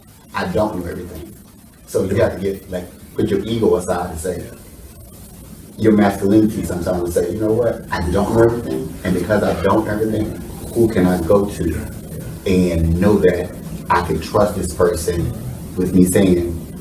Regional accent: the Carolinas, United States; I grew up in Carolina

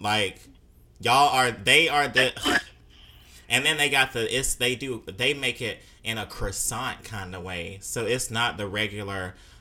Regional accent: Mississippi, United States; also born or lived in Chicago; I moved here from Chicago, originally from Mississippi, but, I mean, I spent my 20s in Chicago

